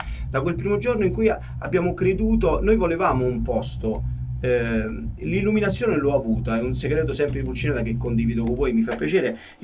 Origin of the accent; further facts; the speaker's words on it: Castellammare, Campania, Italy; quell'anno eravamo a Castellammare, la mia città d'origine